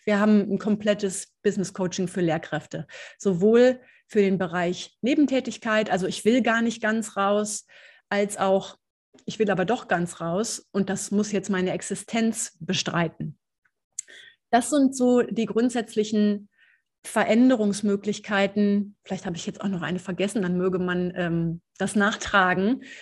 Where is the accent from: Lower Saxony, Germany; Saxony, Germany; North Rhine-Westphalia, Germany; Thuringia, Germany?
North Rhine-Westphalia, Germany; Ich bin nämlich auch aus NRW.